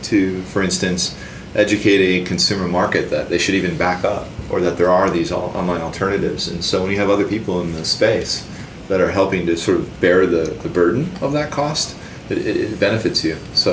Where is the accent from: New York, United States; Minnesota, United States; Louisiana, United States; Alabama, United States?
Minnesota, United States; I don't know if it's because I'm from Minnesota, but I find Amazon's pricing to be outrageous